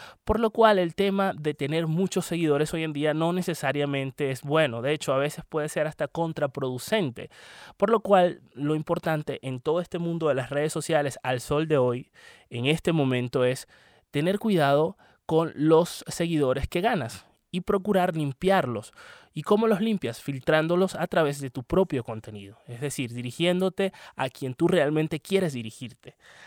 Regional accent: Puerto La Cruz, Anzoátegui, Venezuela; vivió en mi ciudad natal durante muchísimo tiempo, en Puerto La Cruz, en Venezuela.

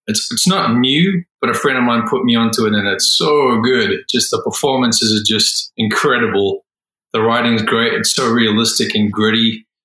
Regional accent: South Africa; which again is very personal because I'm from South Africa.

